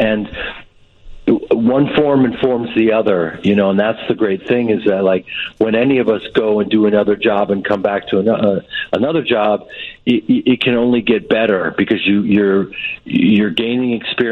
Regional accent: Evanston, Illinois, United States; when I grew up in Evanston at the Piven Theater

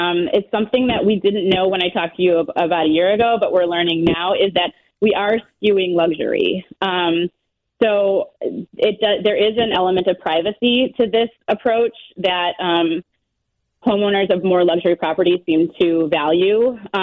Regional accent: Chicago, Illinois, United States; We're national, but Chicago's been a great market for us. Yep. We're thrilled to be back in my hometown.

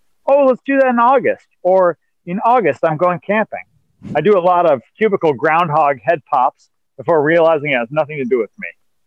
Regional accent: Anaheim, California, United States; I grew up in Anaheim, and people always wanted to put an accent on it, so it rhymed with Jose.

